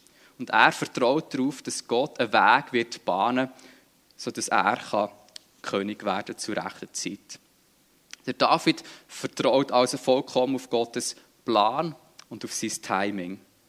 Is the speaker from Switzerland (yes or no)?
yes; Switzerland; Ich persönlich, ich kann auch über mich sagen, ich bin nicht der geduldigste Mensch als Schweizer, vermutlich.